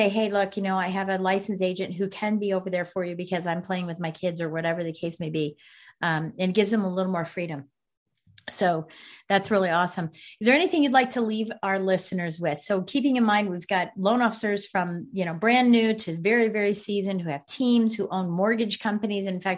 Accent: Virginia, United States; in my hometown or my home state of Virginia

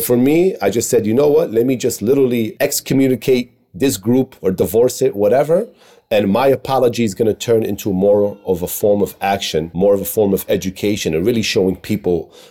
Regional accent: Queens, New York, United States; The closest mosque when I grew up in Queens was all Bengali community.

